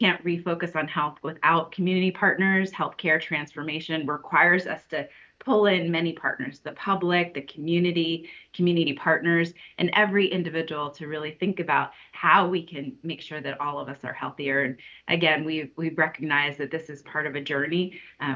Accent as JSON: {"language": "English", "region": "Delaware", "country": "United States", "tie": "born or raised there", "said": "Oh, I grew up in Delaware and I definitely know, in third grade civics, you're learning about the DuPont family, you're learning about their influence in the state"}